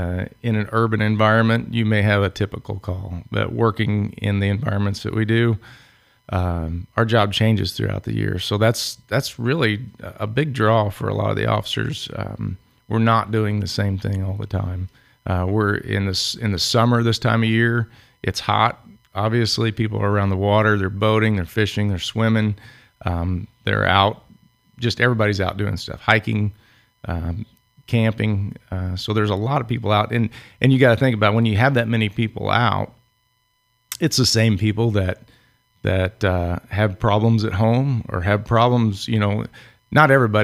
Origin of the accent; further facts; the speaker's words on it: Indiana, United States; Grew up just about three blocks from the Ohio River, so I'm a river rat from down south.